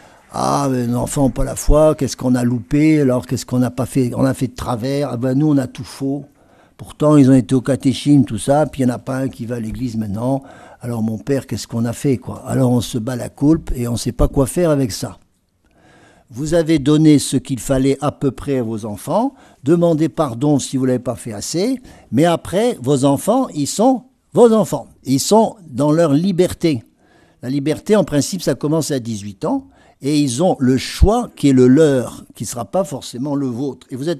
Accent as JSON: {"language": "French", "country": "France", "said": "je sais bien, les Français, on aime bien manger"}